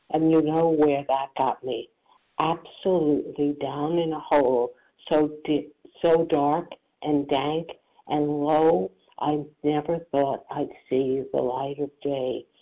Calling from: New Jersey, United States; coincidentally from New Jersey as well.

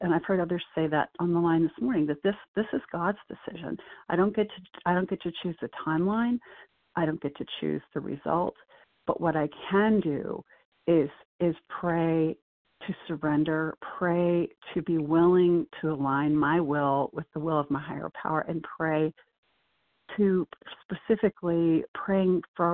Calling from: North Carolina, United States; from North Carolina.

